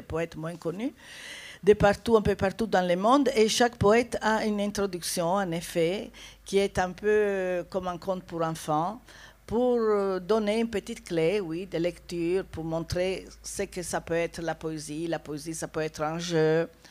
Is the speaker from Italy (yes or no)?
yes; Italy; now in Portugal; je suis italienne, tout à fait, mais je vis maintenant une partie de l'année au Portugal. Et plus précisément, pas dans le Portugal même, mais dans une île très belle qui appartient au Portugal, et qui est Madeira.